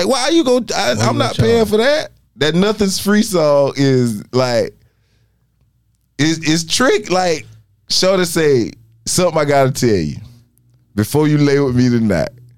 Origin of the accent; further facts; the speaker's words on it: Darlington, South Carolina, United States; Well, I swear I'm glad I was raised in Darlington, man.